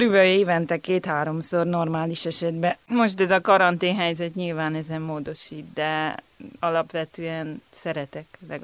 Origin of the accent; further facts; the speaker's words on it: Budapest, Hungary; de én Budapesten születtem, és mindig is ott éltem.